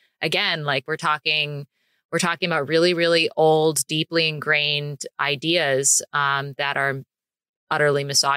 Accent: United States; me being an American in Italy certainly made it easier for people to other me

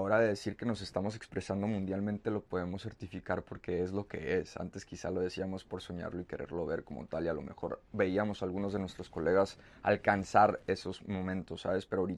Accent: United States; born there; Nací en Estados Unidos con familia mexicana.

